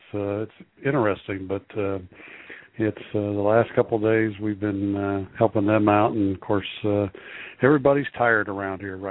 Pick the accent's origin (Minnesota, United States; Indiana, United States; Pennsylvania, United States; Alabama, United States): Indiana, United States; Fort Wayne; I was born in Indianapolis, and when I was about 10 years old, my dad was transferred to Fort Wayne.